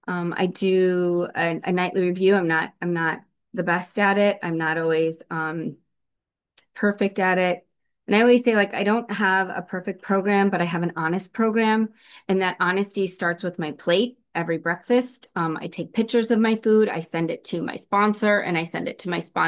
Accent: Illinois, United States; I'm from Illinois, so and I have relationships with people all around the United States because of this program

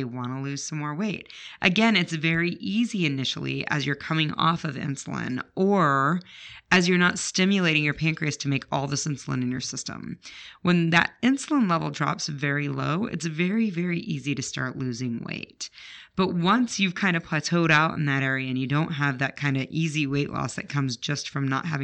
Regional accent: Chicago, Illinois, United States; But I'll tell you, I grew up in Chicago. We do not eat thin crust pizza.

